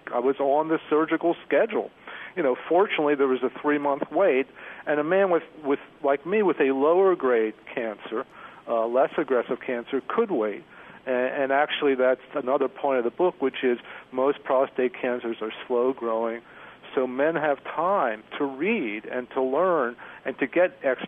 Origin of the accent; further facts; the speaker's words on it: East Coast, United States; By definition, I'm a health nut, although I'm from the East Coast.